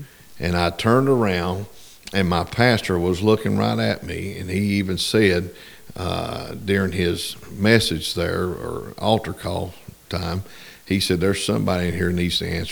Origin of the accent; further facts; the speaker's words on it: Kingsport, Tennessee, United States; I've been there my whole life. I was born in the Holston Valley Hospital right there in the middle of town.